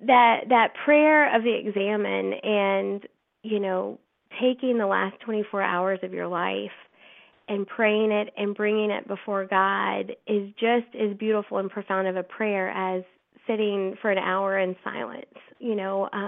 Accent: Baton Rouge, Louisiana, United States; I learned the examine, like you mentioned, that I'm from Baton Rouge

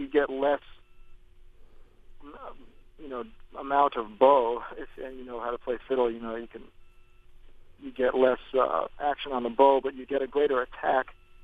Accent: New York City, New York, United States; I'm from Greenwich Village in New York City, you know, in Manhattan, downtown. I'm from the West Village

